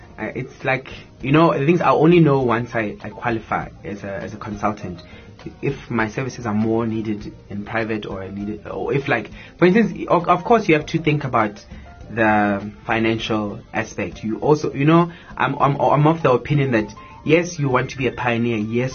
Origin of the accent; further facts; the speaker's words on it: Soweto, Gauteng, South Africa; I grew up in Soweto.